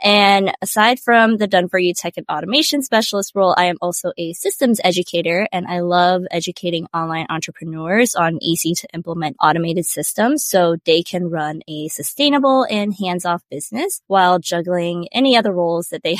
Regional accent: Kuala Lumpur, Malaysia; now in Tampa, United States; I am based in sunny Tampa, Florida, but I am originally from Kuala Lumpur, Malaysia.

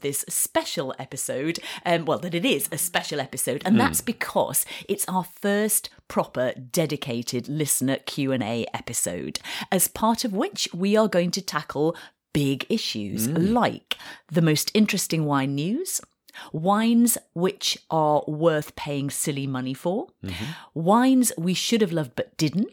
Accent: United Kingdom; I mean, we are British, so a bit of that probably comes with the territory.

